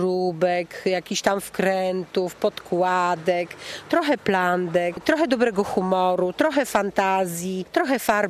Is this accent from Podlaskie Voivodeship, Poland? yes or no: yes; Czarna Białostocka, Podlaskie Voivodeship, Poland; my jesteśmy z Czarnej Białostockiej